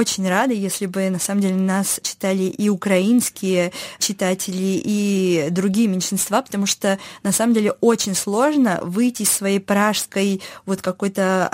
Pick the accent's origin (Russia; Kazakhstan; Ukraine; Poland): Kazakhstan; я из Казахстана, помогает мне с точки зрения того, что люди меня воспринимают как человека из Казахстана, а не как из России. Ну, несмотря на то, что у меня чешское гражданство, и у меня нет этого русского гражданства, и нет уже и казахстанского гражданства.